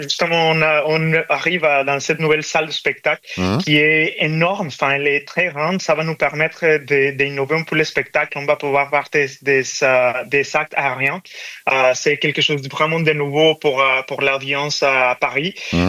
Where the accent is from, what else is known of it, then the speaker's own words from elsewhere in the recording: Mexico; Moi je suis mexicain en fait.